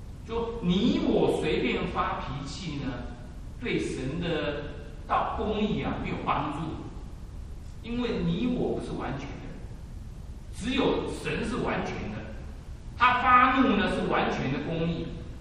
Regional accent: Taiwan; accent: Taiwanese Mandarin; 可是我的台湾国语讲的不好

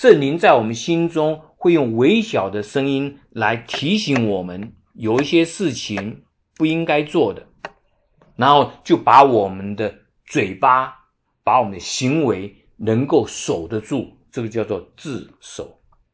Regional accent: China; 我们中国人是比较不太讲次序的

